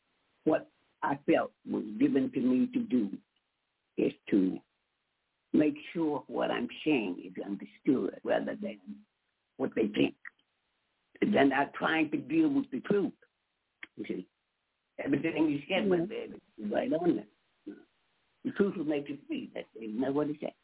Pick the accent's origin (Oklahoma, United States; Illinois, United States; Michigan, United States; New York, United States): Michigan, United States; Detroit; I come from Detroit and Black Bottom.